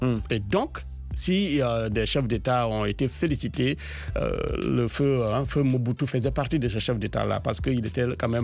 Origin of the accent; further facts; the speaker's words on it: Guinea; La Guinée, mon pays d'origine, n'a jamais organisé une conférence nationale.